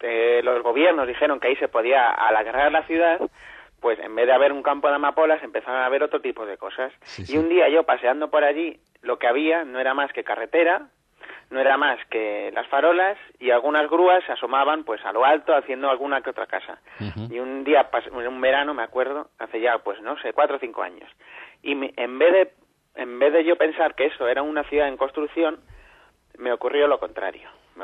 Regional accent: Madrid, Community of Madrid, Spain; yo soy madrileño, soy vallecano

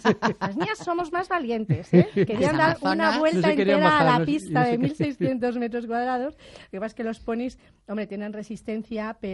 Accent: Spain; como somos los españoles, nosotros imitamos y luego las adaptamos

